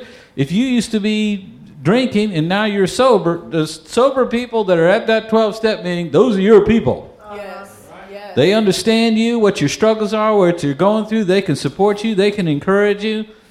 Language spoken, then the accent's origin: English; Texas, United States; I'm from Texas, so I'm going to tell you all about Texas things now.